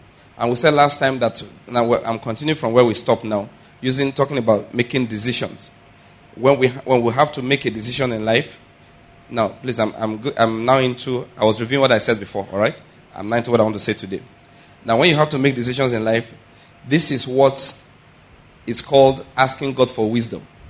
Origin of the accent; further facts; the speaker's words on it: Ondo, Nigeria; born there; I was born in Ondo State, went to university in Edo State, and then served in Taraba State. I did my house job in Ondo State, served in Taraba State, and I did my postgraduate in Lagos.